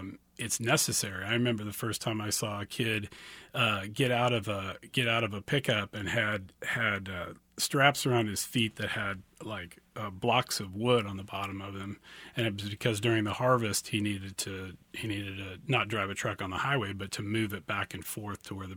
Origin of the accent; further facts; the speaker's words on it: Dodge City, Kansas, United States; And I grew up in Dodge City, and with the exception of a couple of trips to Kansas City, maybe one to Dallas, one to Denver, I really didn't leave Western Kansas until I left to go to college.